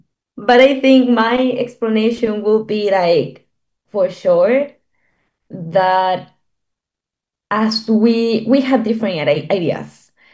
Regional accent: Santiago, Santiago Metropolitan Region, Chile; English is a second language; And I come from a capital in my country. I was born and raised in Santiago

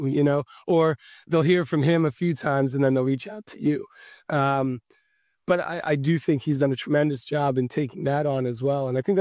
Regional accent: Ireland; Well, I mean, I start with being Irish and just being guilty all the time.

